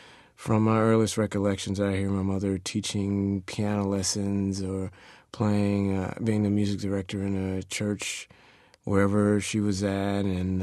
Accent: Philadelphia, Pennsylvania, United States; I also had a wonderful award bestowed on me at the my hometown baseball team, the Phillies, by Sounds of Philadelphia

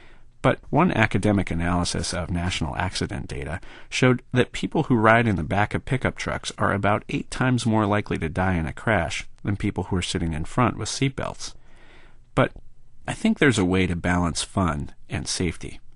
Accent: California, United States; Nowadays, my home state of California and many other states have had the good sense to stop people from riding in the back of pickup trucks

